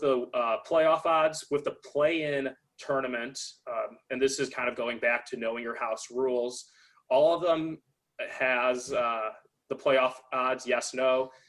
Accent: Chicago, Illinois, United States; even though I'm from Chicago and root for the Bulls

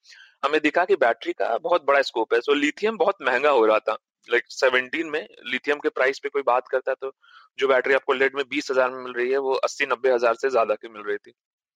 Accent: Patna, Bihar, India; born there; मेरा जन्म पटना में हुआ था और उसके बाद पढ़ाई मेरी बीएचयू में हुई थी, बनारस हिंदू यूनिवर्सिटी में।

